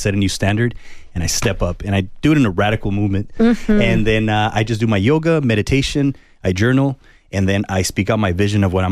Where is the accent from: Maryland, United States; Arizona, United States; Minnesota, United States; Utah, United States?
Arizona, United States; Rio Rico; they're doing a lot of work down there where I'm from, because I'm from Rio Rico.